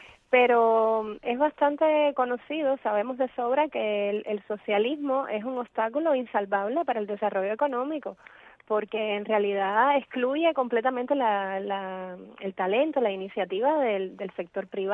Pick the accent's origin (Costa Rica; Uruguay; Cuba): Cuba